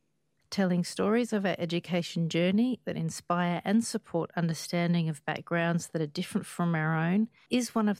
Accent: South Australia, Australia; I was born and raised on Kaurna country and pay my respects to Kaurna elders, past and present.

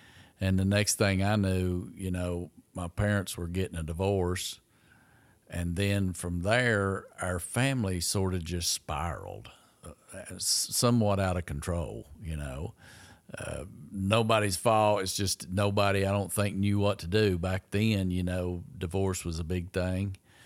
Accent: Gray, Tennessee, United States; Been here my whole life. I was born in around Gray and have lived there my entire life and love this area, love the people.

